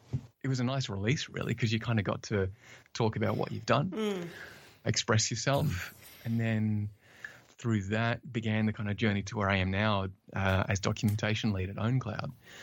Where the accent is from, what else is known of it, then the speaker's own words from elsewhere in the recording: Australia; accent: Australian; I'm, as said earlier, I'm originally from Australia, though I'm told I have lost a bit of the Australian accent.